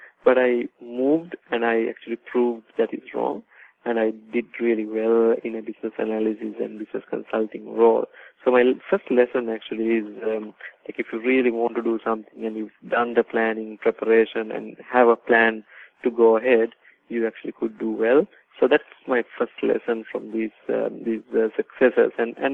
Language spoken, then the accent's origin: English; Sri Lanka; moved away as an adult; now in Australia; I started my career from my home country, Sri Lanka, but I then traveled to our client locations in the US and the UK, and I also later migrated to Australia.